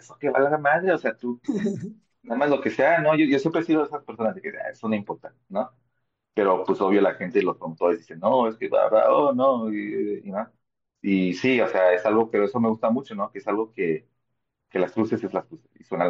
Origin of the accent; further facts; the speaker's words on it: California, United States; obvio, somos de California.